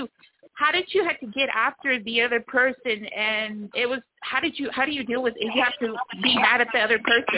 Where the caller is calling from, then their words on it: Houston, Texas, United States; I'm calling from Houston, Texas.